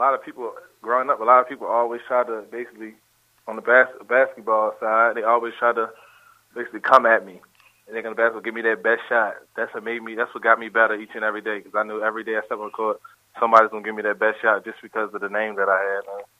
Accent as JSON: {"language": "English", "town": "Baltimore", "region": "Maryland", "country": "United States", "said": "You know, here, just one thing I come from Baltimore, toughness is something that you can't get rid of, because when you go back home, that's just something that you have to have"}